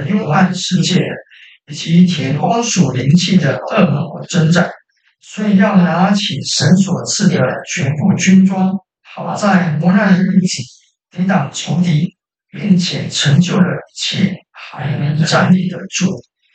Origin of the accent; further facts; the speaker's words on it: Taiwan; 一人吐个口水，我们台湾人就被淹死